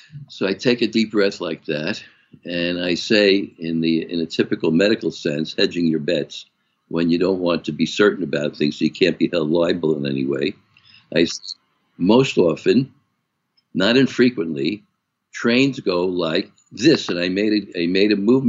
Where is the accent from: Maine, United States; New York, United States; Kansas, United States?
New York, United States; Brooklyn; I'm from Brooklyn, and we have elevated trains. And I've been on all these elevated trains throughout my life.